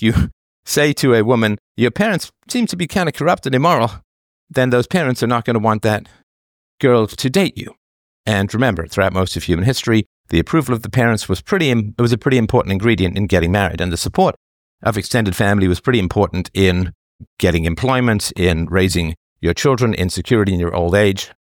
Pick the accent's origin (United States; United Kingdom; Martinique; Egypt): United Kingdom; England; I mean, I was raised in England, of course, and I was fascinated with World War II history.